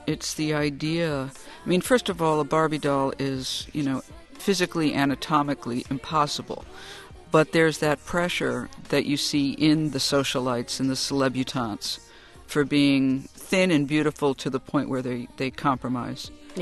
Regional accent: New York, United States; growing up in Long Island at that time, you made an effort to mold yourself as a white person.

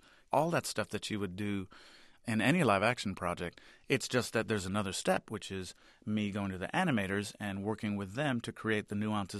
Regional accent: Los Angeles, California, United States; You know, when I was growing up, I grew up in Los Angeles and South Central, and you know, we didn't go to movies too often

